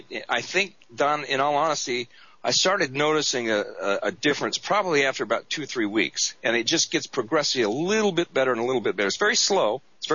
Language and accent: English; United States